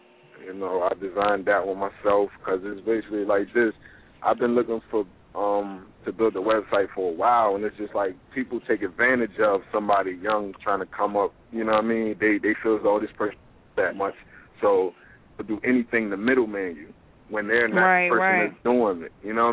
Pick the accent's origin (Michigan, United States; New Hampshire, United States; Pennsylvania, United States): Pennsylvania, United States; Philadelphia; but it runs from, like, I'm from Philadelphia. It runs from Philadelphia to Virginia to Atlanta.